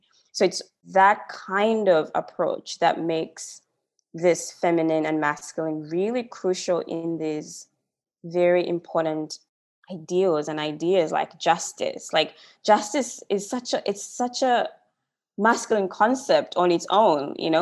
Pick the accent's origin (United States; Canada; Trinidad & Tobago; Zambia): Zambia; I'm from Zambia, which is like a small country in Africa. You know, I've lived in different countries.